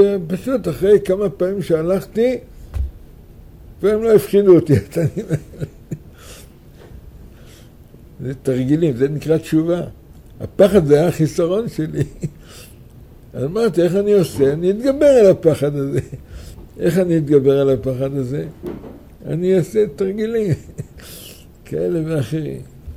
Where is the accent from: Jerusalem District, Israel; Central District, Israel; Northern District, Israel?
Central District, Israel; Mishmar HaSharon; בנעוריי חייתי בקיבוץ. קיבוץ משמר השרון.